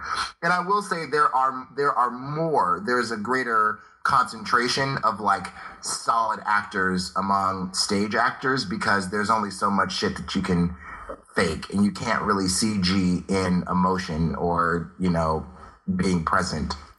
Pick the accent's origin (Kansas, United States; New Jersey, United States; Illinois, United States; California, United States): California, United States; So I grew up kind of in Southern California.